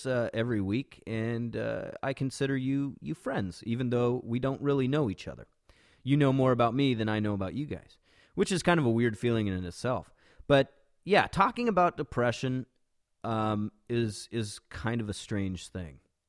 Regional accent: Dallas, Texas, United States; moved away as an adult; now in Tokyo, Japan; I am originally from Dallas, Texas, but have been living and working in Tokyo for the last 7 years.

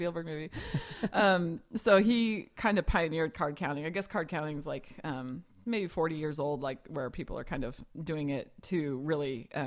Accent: Arkansas, United States; Number one is I got married in Texas. I grew up in Arkansas, but went to college in Texas. And I'm kind of Southern like that.

